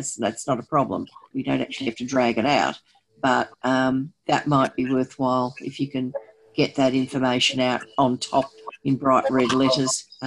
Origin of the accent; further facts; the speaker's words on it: Australia; Now, to me, as an Australian in a meeting, when I table something, we're putting it down in written form to be taken as read.